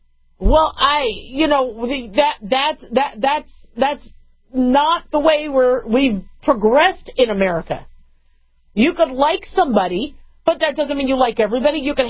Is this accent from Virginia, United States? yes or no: no; Las Vegas, Nevada, United States; I'm an American. I'm a physician. I'm a business owner. I'm a Las Vegan. I'm a Nevadan.